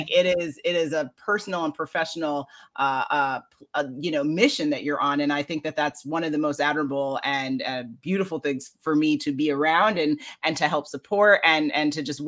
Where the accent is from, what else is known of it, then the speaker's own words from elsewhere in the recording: Manhattan, New York, United States; Growing up in Manhattan, in not the most diverse part of the city, I always craved to see someone like me